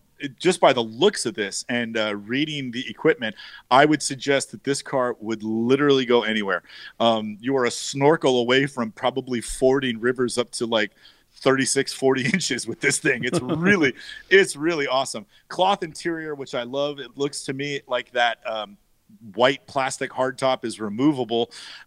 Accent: San Francisco, California, United States; Because I grew up in San Francisco and we just never saw cars like this. There's no lakes, there's no rivers, there's no mountains in San Francisco.

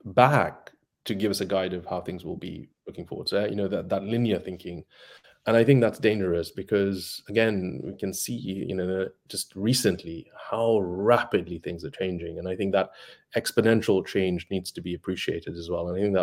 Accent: Kenya; when I grew up in Kenya

